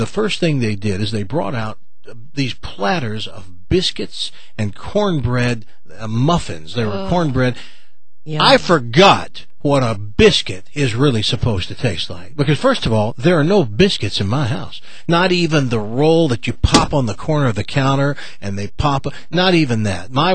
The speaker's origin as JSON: {"language": "English", "region": "the South", "country": "United States", "said": "And I am from the South, and I have been in places and watched old guys sitting around."}